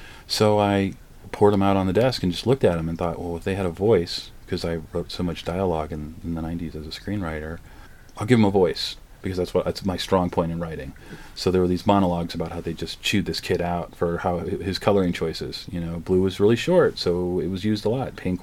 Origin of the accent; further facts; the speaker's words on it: Midwest, United States; I grew up in the Midwest. Mom was a nurse at an ER. Dad was a fireman